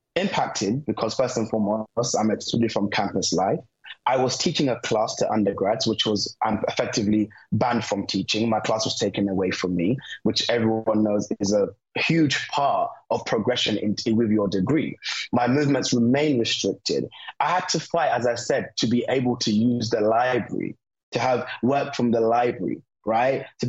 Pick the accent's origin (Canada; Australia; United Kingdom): United Kingdom; Yes, I'm Gambian. Yes, I'm British.